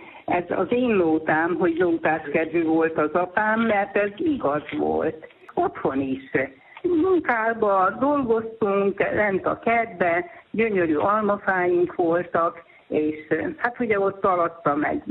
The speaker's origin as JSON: {"language": "Hungarian", "region": "Transylvania", "country": "Romania", "said": "Mi Erdélyből származunk"}